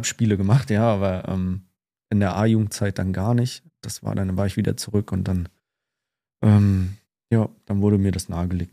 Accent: Northern Germany, Germany; Ich bin halt Norddeutscher, was soll ich machen?

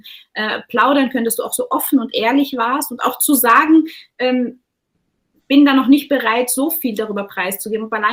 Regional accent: Germany; wo kommen Sie her? Und dann ich so, ja, aus Deutschland. Und ich so, was heißt, Take it or leave it, ja. Und ich so, ja, born and raised.

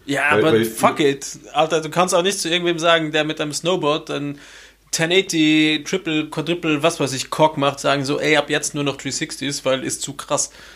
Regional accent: Luxembourg; now in Austria; bei uns in Luxemburg gibt es das nicht.

